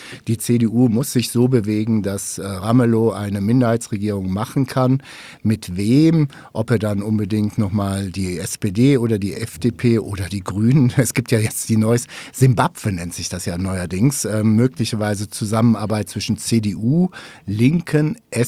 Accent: North Rhine-Westphalia, Germany; ich komme aus NRW.

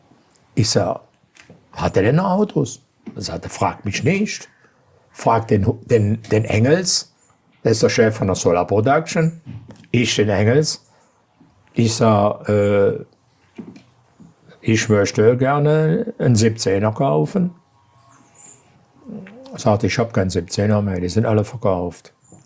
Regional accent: Aachen, North Rhine-Westphalia, Germany; ich komme aus Aachen, da wo der ist.

